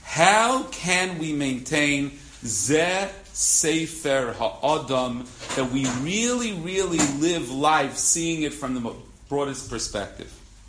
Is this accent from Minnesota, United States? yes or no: no; Brooklyn, New York, United States; I was a boy from Brooklyn. I didn't get into any Ivy League school.